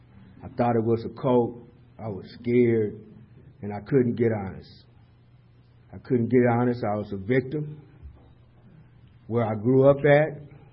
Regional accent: San Diego, California, United States; You know, I grew up in Southeast San Diego.

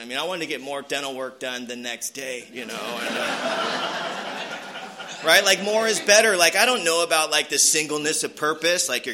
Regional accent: Mission Viejo, California, United States; And I grew up in Mission Viejo, California. I don't think they saw a gang member till I got there, you know.

